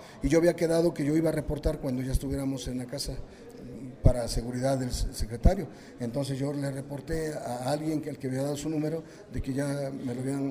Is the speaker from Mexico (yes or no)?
yes; Costa Chica, Mexico; así como mi pueblo entero, que también somos de la Costa Chica